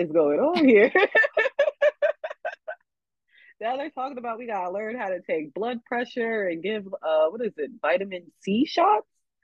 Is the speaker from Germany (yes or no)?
no; New Castle, Delaware, United States; I live in Delaware. I grew up in Newcastle, Delaware. And Delaware is definitely a state where you need to have a car in order to really get around.